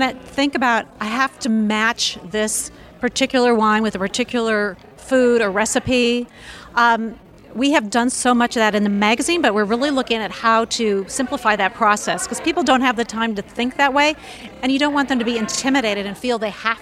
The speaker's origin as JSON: {"language": "English", "region": "California", "country": "United States", "tie": "born or raised there", "said": "growing up in California, you think, yeah, that's that thing in the."}